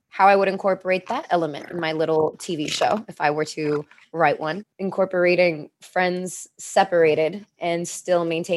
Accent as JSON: {"language": "English", "region": "New York", "country": "United States", "tie": "born or raised there", "said": "I grew up in New York too. So my friends and I, especially the ones that I grew up with in New York, the ones that I've known since I was 13, 14, we're loud when we get together."}